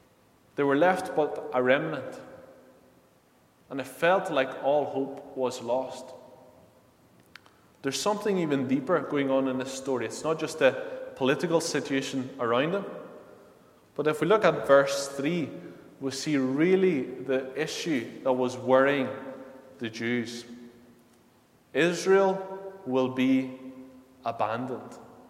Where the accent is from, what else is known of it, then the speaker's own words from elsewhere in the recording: Naples, Campania, Italy; moved away; As I said, I was brought up in Italy. I was brought up in Naples, in the city of Naples in Italy.